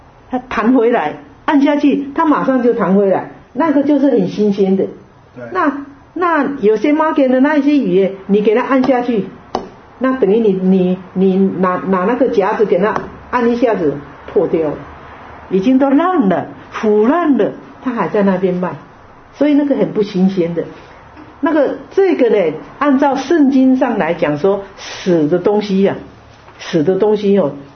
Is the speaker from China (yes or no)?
yes; China; 所以我们中国人会买那个牛血啊，还有猪血啊、鸡血啊、鸭血啊